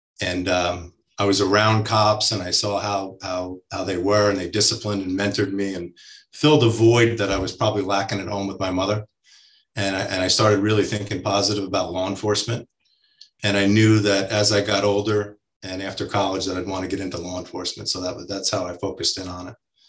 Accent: New York, United States; now in Florida, United States; moved to Florida in 2003. I grew up in New York. I had a single mom.

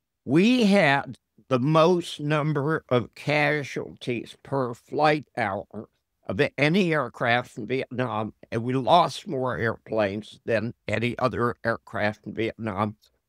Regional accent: Texas, United States; I grew up in Texas, and we had a saying, and it was, an armed society is a polite society.

